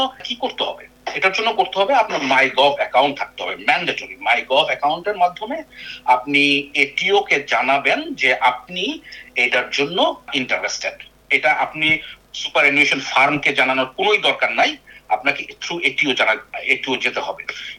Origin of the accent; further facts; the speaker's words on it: Bangladesh; now in Australia; সাথে সাথে আমি বাংলাদেশি অন্য সবাইকে বলবো